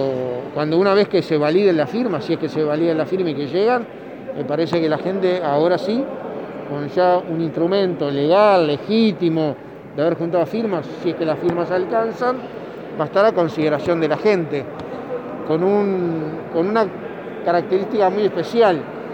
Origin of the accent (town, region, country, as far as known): Uruguay